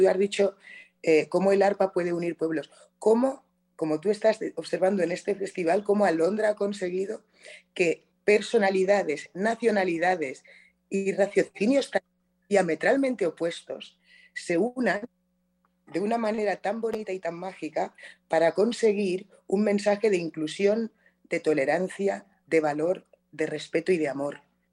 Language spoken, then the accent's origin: Spanish; Palma, Balearic Islands, Spain; Palma de Mallorca, pero claro, yo le decía a los mallorquines, me decían, ¿de dónde eres? Yo decía, de Mallorca. Me decían, no, tú eres africana.